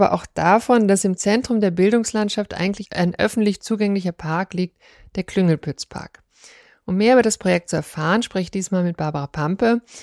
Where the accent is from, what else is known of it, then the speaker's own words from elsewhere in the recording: Cologne, North Rhine-Westphalia, Germany; meiner alten Heimatstadt, aus Köln